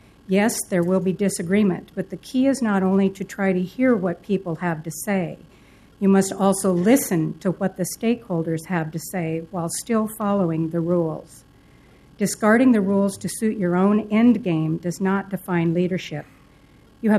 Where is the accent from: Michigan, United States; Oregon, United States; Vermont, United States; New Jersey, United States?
Oregon, United States; Hillsboro; I must say I've lived in Oregon my whole life. I grew up in Hillsboro.